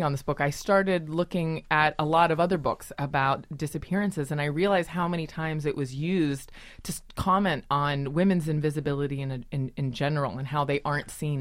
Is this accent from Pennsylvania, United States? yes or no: yes; Pennsylvania, United States; also born or lived in Chile / Brazil / New York; I grew up in Appalachia, about 2 hours outside of Pittsburgh.